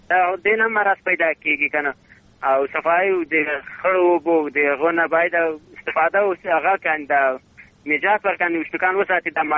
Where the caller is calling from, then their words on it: Ghorband, Parwan, Afghanistan; د غوربند نه